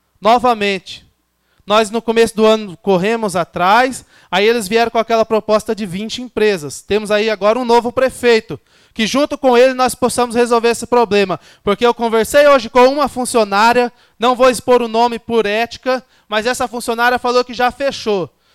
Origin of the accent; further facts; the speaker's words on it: Itaúna do Sul, Paraná, Brazil; eu cresci no município de Itaúna, sou de Itaúna do Sul